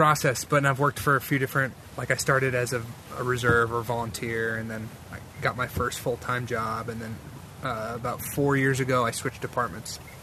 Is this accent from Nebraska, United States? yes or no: no; Chicago, Illinois, United States; In fact, I grew up in Chicago, and for whatever reason, it was just never on my radar at all.